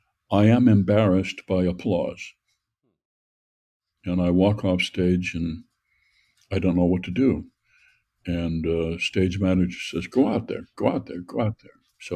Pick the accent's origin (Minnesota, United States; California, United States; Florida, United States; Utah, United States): Minnesota, United States; I think I am a Minnesotan, and I'm not even sure exactly what that means.